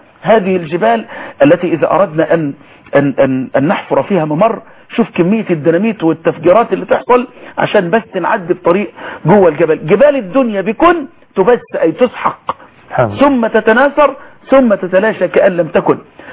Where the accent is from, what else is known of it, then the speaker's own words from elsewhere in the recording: Mansoura, Dakahlia, Egypt; في مركز الجهاز العظمي عندنا في المنصورة